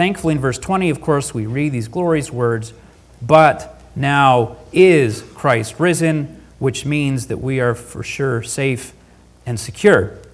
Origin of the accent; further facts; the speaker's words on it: Canada; "Hey, you're not from around here. Where are you from?" I said, "Oh, I'm from Canada."